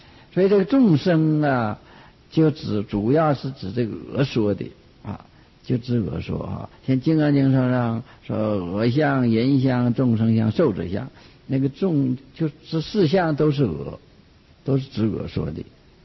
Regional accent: China; 我们中国人不是太明白这件事，但是也是知道有个我

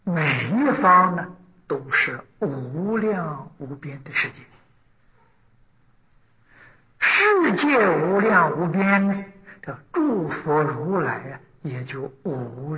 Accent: China; 所以这个罗什大师译本呢，我们中国人非常喜欢读啊，就像中国人自己写的文章一样啊。

